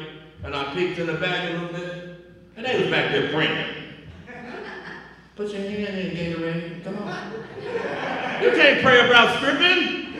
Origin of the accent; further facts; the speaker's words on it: Las Vegas, Nevada, United States; So I just came from Vegas, man. I'm born and raised in Vegas. I went home to visit, man, my boys.